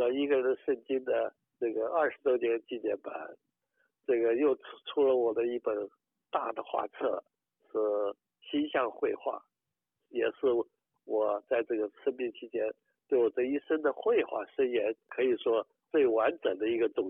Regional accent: Taiwan; 所以也可以自认是一个世界公民，而台湾是我的故乡。

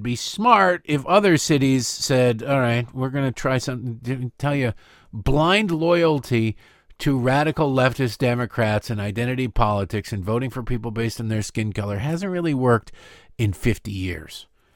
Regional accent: Detroit, Michigan, United States; Where I grew up in Detroit, majority black city by a lot, and they have a white mayor, Mayor Duggan.

